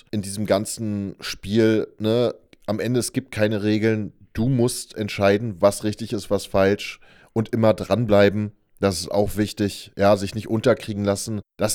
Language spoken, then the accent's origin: German; Berlin, Germany; Ich komme ja aus Berlin, geborener Berliner.